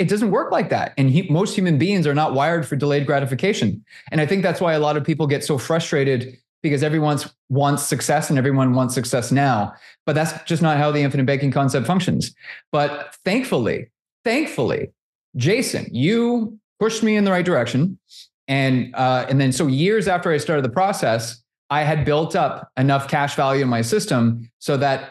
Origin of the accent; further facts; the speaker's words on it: Canada; I want to do this, but I'm Canadian. Do you help Canadians?